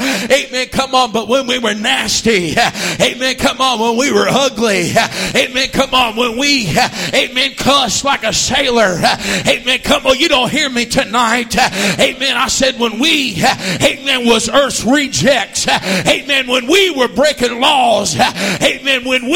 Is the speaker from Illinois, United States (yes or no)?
yes; Granite City, Illinois, United States; I grew up in Granite City. There was a lot of prejudice.